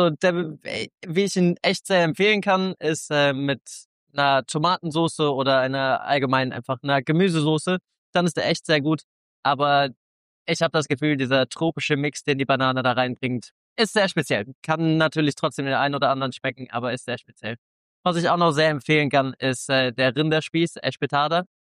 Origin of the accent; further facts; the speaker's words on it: Arco da Calheta, Madeira, Portugal; Aber ja, an sich würde ich sagen, dort findet man den besten Poncha. Bei uns in Arco de Caliente, Massapeach.